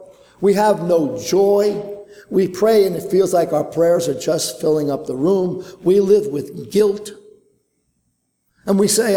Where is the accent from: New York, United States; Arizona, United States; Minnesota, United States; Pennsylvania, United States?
New York, United States; Brooklyn; I know that when I was growing up in Brooklyn, my mom and my dad would say to me, don't run between the parked cars out into the street.